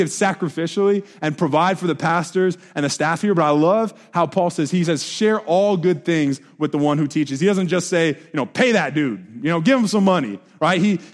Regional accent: Nebraska, United States; We're from Nebraska, right? Like we're corn huskers, you know?

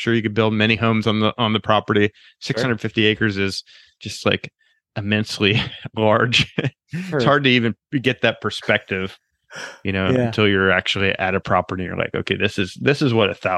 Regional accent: Pennsylvania, United States; But you know, I grew up in Pennsylvania, so we didn't have a lot of waves there.

